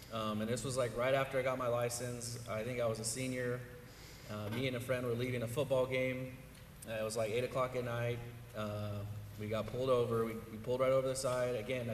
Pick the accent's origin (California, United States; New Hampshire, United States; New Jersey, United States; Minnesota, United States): California, United States; Fresno; I was born and raised here in Fresno. My parents were as well. We were more from like the central Fresno area